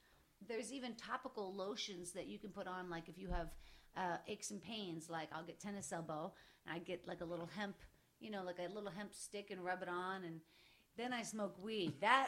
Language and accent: English; Pennsylvania, United States; states like Pennsylvania, my home state, which is amazing